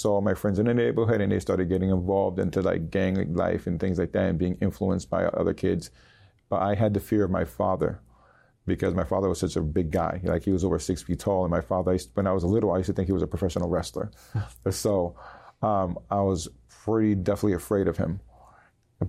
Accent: United States; born there; they eventually got married, they migrated here, and I was born in the United States.

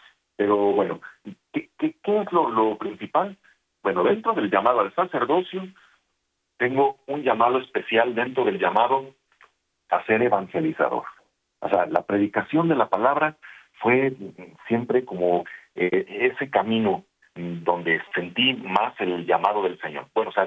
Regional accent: Guadalajara, Jalisco, Mexico; yo soy de Guadalajara

